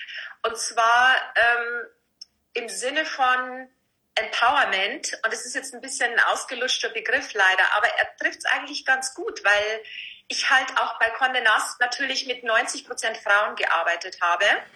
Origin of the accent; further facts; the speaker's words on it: Vilshofen, Bavaria, Germany; accent: Lower Bavarian; now in Munich, Germany; ich bin ein niederbayerisches Plänzchen, was man bestimmt an meinem rollenden R gut hören kann. Ja. Ich bin aus Vilsbofen ursprünglich. Und habe in Passau studiert und bin dann recht schnell nach München gegangen